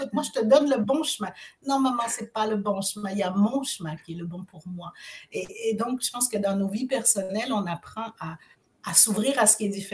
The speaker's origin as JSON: {"language": "French", "region": "Ontario", "country": "Canada", "said": "Je suis franco-ontarienne et noire et femme. Franco-ontarienne et noire et femme et maman."}